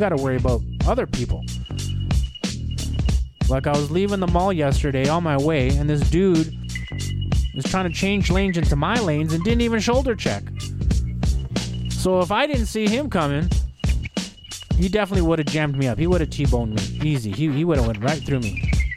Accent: Winnipeg, Manitoba, Canada; whether it's in Winnipeg, my hometown, born and raised, or I'm out and about traveling.

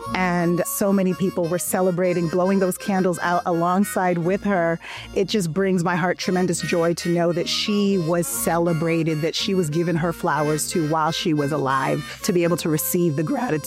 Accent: New Hampshire, United States; I was raised in New Hampshire

